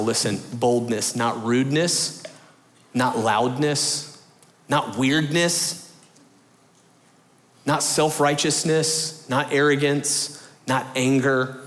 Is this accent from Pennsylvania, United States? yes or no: no; South Gwinnett, Georgia, United States; I draw a dollar sign for the S because I'm from South Gwinnett.